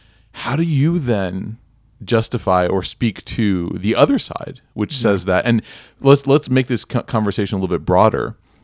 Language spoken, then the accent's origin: English; Chicago, Illinois, United States; So I was, you know, I grew up in Chicago